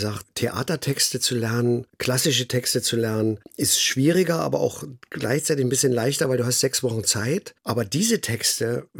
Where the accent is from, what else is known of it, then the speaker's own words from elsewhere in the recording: Chemnitz, Saxony, Germany; Ich komme aus Karl-Marx-Stadt. Bin praktisch staatenlos, die Stadt gibt es ja nicht mehr. Also Chemnitz.